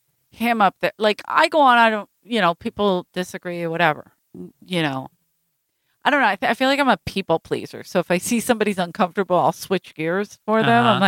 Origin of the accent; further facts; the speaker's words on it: New York City, New York, United States; I'm from Brooklyn.